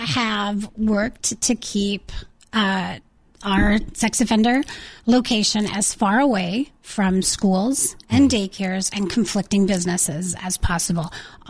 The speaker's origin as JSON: {"language": "English", "region": "North Dakota", "country": "United States", "tie": "born or raised there", "said": "Both the VP and I are born and raised in North Dakota. We've lived here our whole life. Moved away a little bit for graduate school and then moved back."}